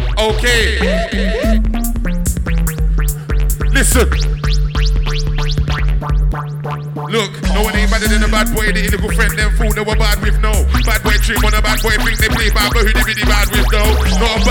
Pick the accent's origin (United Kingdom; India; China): United Kingdom; London; Trust me. Like, I'm from London.